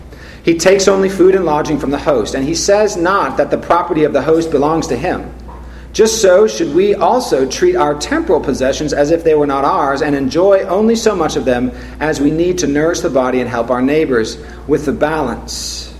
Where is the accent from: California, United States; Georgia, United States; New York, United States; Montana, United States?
California, United States